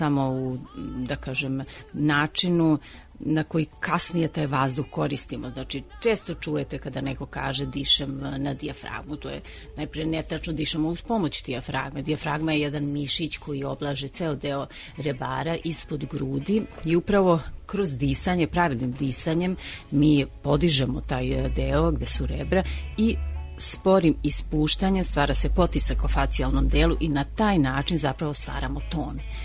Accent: Valjevo, Šumadija and Western Serbia, Serbia; born or raised there

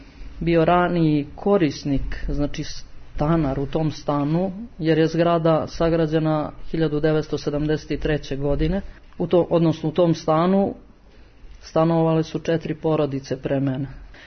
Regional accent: Klokot, Kosovo; iz Klokota, naravno. Sada trenutno interno raseljena u selu Grnčaru, opština također Klokota.

